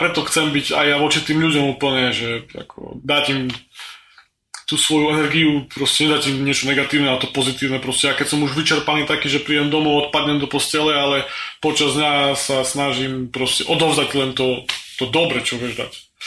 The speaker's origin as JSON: {"language": "Slovak", "region": "Spiš", "country": "Slovakia", "accent": "Spiš", "said": "my spíšiaci, ktorí aj samozrejme možno, že ja teraz mám nejaký spisky prízvuk"}